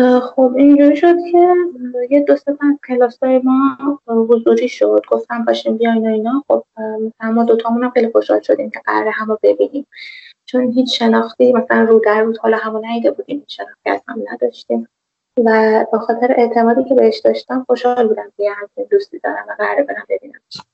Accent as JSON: {"language": "Persian", "town": "Tehran", "region": "Tehran Province", "country": "Iran", "said": "من خودم دانشجو شهرستانم، یعنی اهل تهرانم ولی زنجان درس میخونم."}